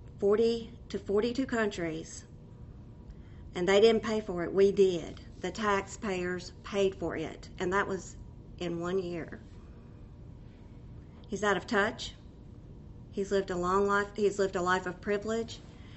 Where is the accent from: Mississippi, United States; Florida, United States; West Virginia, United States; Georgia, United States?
Mississippi, United States; Laurel; I'm from Laurel, Mississippi.